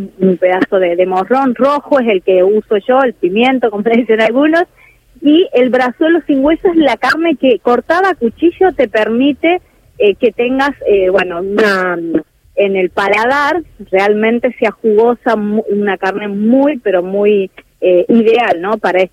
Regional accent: Santiago del Estero, Argentina; now in Rosario, Argentina; De Santiago

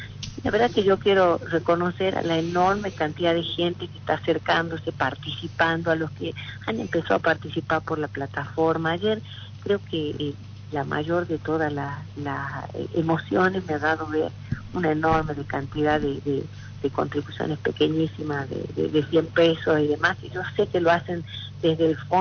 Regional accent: Alberdi, Tucumán, Argentina; born there; cuando vamos a visitar mi pueblo natal, Alberdi

